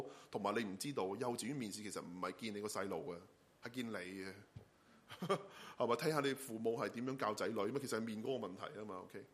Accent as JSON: {"language": "Cantonese", "country": "Hong Kong", "said": "以往我们香港人讲基建，我们讲我们的 infrastructure"}